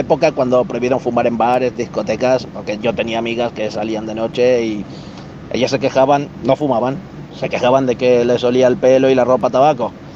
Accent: Benaguasil, Valencian Community, Spain; de Benaguasil

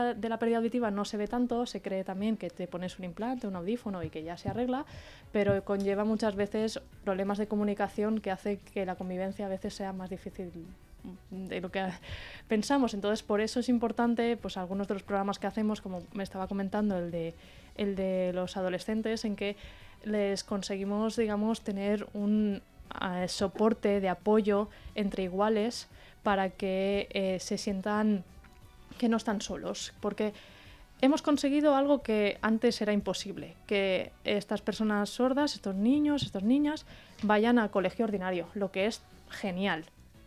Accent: Barcelona, Catalonia, Spain; now in Valencia, Spain; aunque sea de Barcelona, llevo muchos años ya aquí viviendo en Valencia.

